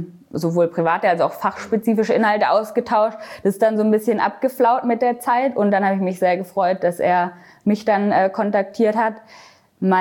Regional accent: Baden-Württemberg, Germany; also born or lived in Münster; Aber aufgewachsen bin ich am Bodensee. Also ich habe 20 Jahre lang am Bodensee direkt an der Schweizer Grenze gelebt.

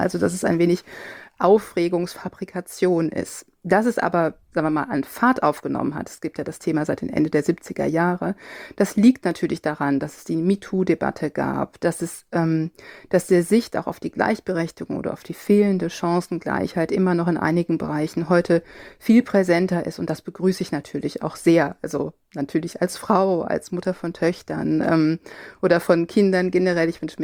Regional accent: Cologne, North Rhine-Westphalia, Germany; ich bin im Kölner Raum aufgewachsen und habe schwarz geschrieben, also CHZ, so wie man es dort spricht

